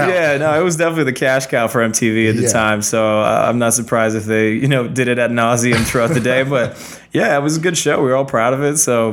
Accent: Canada; I'm from Canada, modest, middle class, at best.

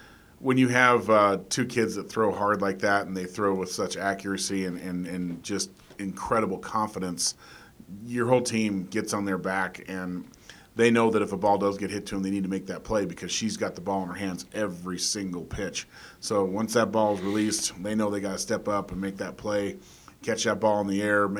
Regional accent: Broomfield, Colorado, United States; because I grew up in Broomfield personally

